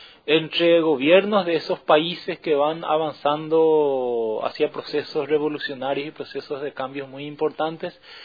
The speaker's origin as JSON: {"language": "Spanish", "country": "Paraguay", "said": "nosotros como pueblo paraguayo u otros pueblos del Cono"}